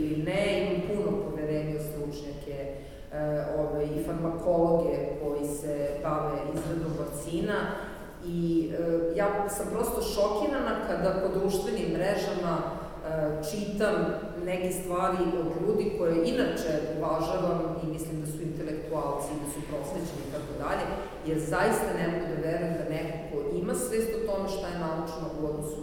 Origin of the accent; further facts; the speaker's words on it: Serbia; se pojavila ovdje kod nas u Srbiji, kada sam ja recimo bila tek malo dete, od neke dve godine, beba